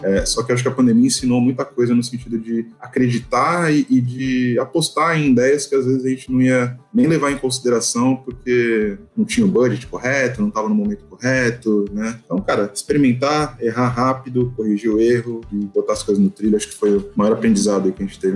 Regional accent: São Paulo, Brazil; Sou paulistano, moro em São Paulo.

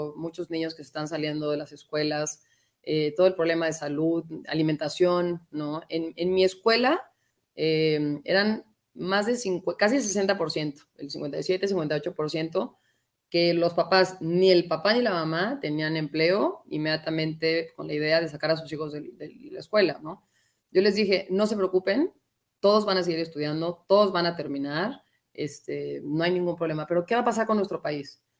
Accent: Mexico; qué padres somos los mexicanos que todos dicen que sí

